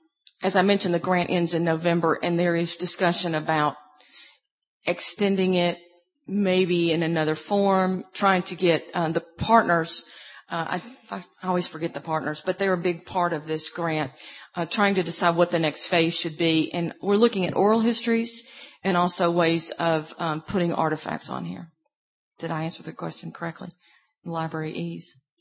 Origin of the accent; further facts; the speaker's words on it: Memphis, Tennessee, United States; So I'm from Memphis. I taught in West Tennessee and went to school at Martin. And, you know, I grew up around cotton.